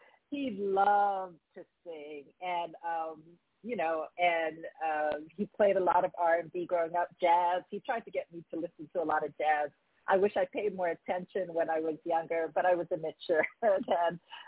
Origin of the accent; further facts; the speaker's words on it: New Jersey, United States; first language Korean; English is a second language; also born or lived in Japan / South Korea; I grew up in South Jersey, but mainly I'm an Army brat. My father was African-American. He served in the Army, and we lived in Japan and Korea as well. So actually, my first language was not even English. My mother is Korean.